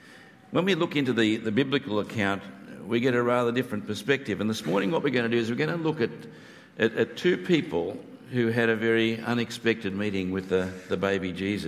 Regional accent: Papua New Guinea; We grew up in Papua New Guinea, but every 2 years we would make the pilgrimage to Melbourne

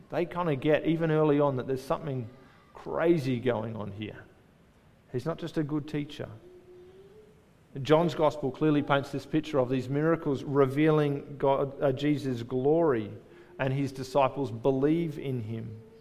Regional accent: Indooroopilly, Queensland, Australia; the church we grew up in Indooroopilly. And not long after we moved to Sydney for Bible college

